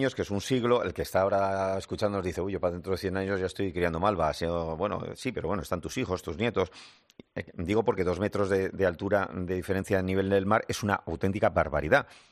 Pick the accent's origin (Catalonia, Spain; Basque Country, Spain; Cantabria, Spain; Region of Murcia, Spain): Basque Country, Spain; el cambio climático ha hecho desaparecer, por ejemplo, una isla de mi tierra, en una isla que está frente a su Carrieta, en la Reserva de Urdaibai.